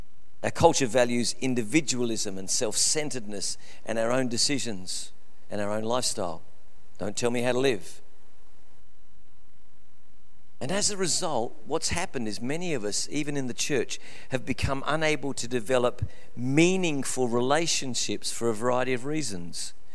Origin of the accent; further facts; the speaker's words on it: Christie's Beach, South Australia, Australia; when I grew up in Christie's Beach, we knew everybody in the street.